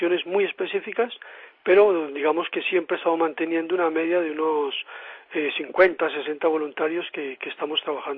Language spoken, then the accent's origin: Spanish; Colombia; yo soy colombiano